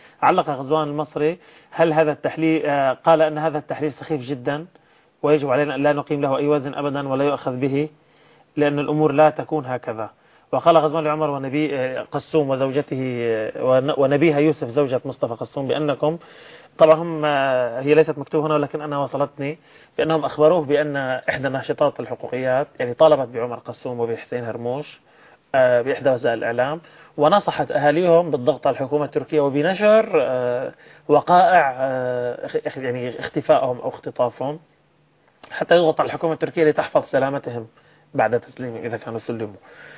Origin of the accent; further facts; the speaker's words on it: Syria; عندنا في سوريا